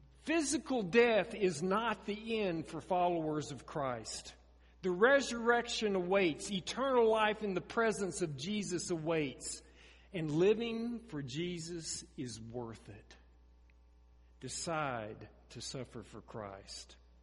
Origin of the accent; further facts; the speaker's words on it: Oklahoma, United States; Now, I grew up in Oklahoma, and the Wichita Mountains were literally within sight of my grandmother's house.